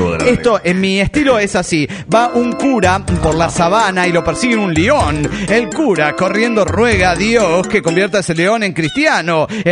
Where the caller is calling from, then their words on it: Bahía Blanca, Buenos Aires Province, Argentina; de Bahía Blanca … Argentina.